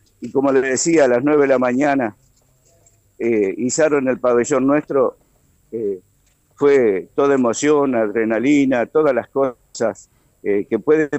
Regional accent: Paraná, Entre Ríos, Argentina; Yo soy nacido y criado acá en Paraná, en un barrio viejo, como era el Puerto Viejo.

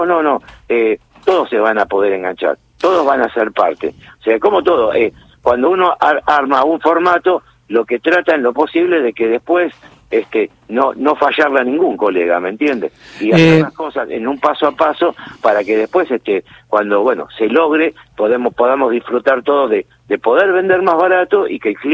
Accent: Morón, Buenos Aires Province, Argentina; Sos de mi tierrita de Morón.

